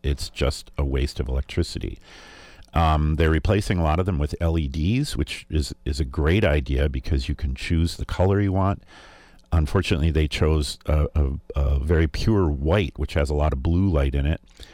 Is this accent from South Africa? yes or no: no; Saint Paul, Minnesota, United States; When I was a kid, I grew up in St. Paul, and there were a lot of people there, but we could see a lot of stars.